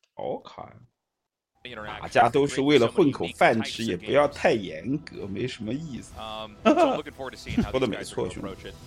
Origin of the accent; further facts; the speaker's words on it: Sichuan, China; now in Shanghai, China; 我只是他妈把户口换到上海了，但是我